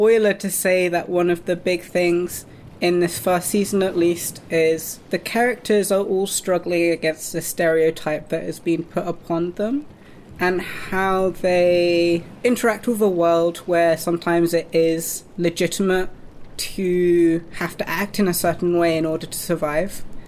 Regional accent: United Kingdom; I've been commissioned quite a few times to only talk about being a British, mixed-race, white and Japanese person who is non-binary, who is neurodiverse

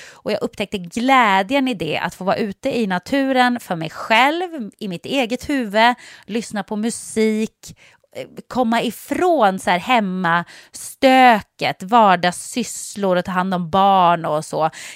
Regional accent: Jokkmokk, Norrbotten County, Sweden; jag är ju uppväxt i naturen. Jag är uppväxt i Jokkmokk. Jag har ju levt som ett skogsbarn, kan man säga.

